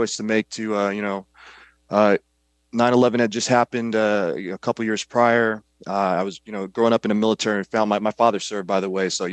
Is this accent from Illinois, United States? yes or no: yes; Kankakee, Illinois, United States; And I grew up there in Kankakee